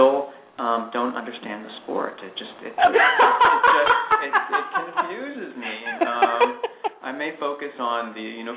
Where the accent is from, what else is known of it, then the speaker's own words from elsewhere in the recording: Catasauqua, Pennsylvania, United States; I did. I grew up in Catasauqua, Pennsylvania.